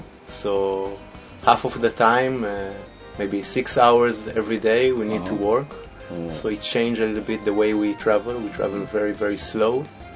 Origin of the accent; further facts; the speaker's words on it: Israel; We are from close to Kyoto, we are from Israel.